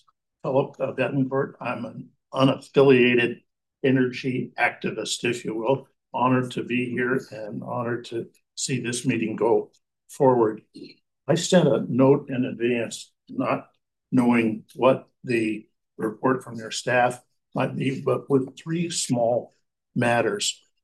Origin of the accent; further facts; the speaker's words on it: Bakersfield, California, United States; born there; I was born in Bakersfield. I'm a 4-H member.